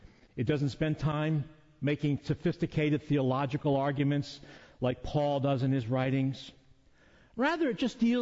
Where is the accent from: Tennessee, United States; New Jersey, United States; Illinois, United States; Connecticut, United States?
Connecticut, United States; You know, when I think about growing up in Connecticut, a youngster in Connecticut in the 50s and 60s.